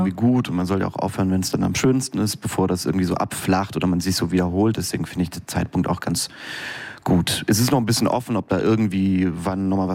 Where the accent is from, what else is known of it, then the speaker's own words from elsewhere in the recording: Saarbrücken, Saarland, Germany; Ich komme aus Saarbrücken und habe da die Waldorfschule besucht.